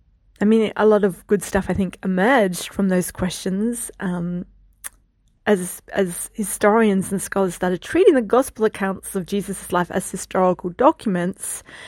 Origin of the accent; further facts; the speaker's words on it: Australia; I'm Australian, university educated, Generation Y, white, female, living in the 21st century, fairly well off. My family taught me about Jesus.